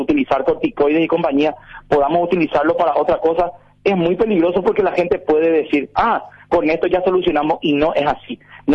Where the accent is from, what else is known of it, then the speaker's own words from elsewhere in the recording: Paraguay; soy paraguayo igual que todo el mundo y estoy expuesto a todo lo que el pueblo paraguayo está. Soy del pueblo, no soy de la de Alcurnia, ¿verdad?